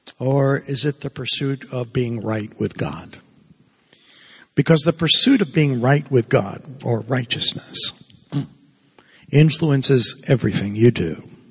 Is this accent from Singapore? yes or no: no; Cuba; now in United States; I'm a refugee. I'm from Cuba. I came as running away from communism, so I love this country.